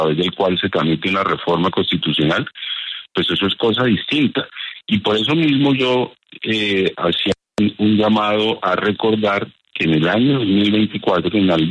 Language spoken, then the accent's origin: Spanish; Putumayo, Colombia; Pues justamente estoy en el Putumayo, Julio. Estoy atendiendo esta llamada desde mi tierra. Llegué ayer.